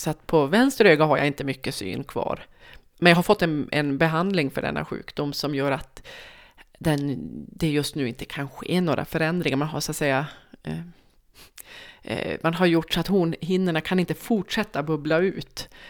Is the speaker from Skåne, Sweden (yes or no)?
no; Jokkmokk, Norrbotten County, Sweden; now in Luleå, Sweden; Jag kommer från Jokkmokk. Där växte jag upp och gick grundskolan. Sen så gick jag gymnasiet här i Luleå där jag bor nu tillsammans med man och son och katt.